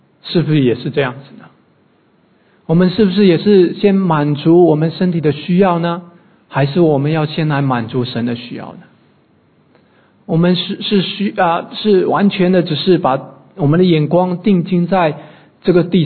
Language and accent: Chinese; China; now in Australia; 所以当来到澳洲我也有接触一些当地的一些同事，人家不会见面就问你说你吃饭了没有，但是我们中国人就会问你吃饭了没有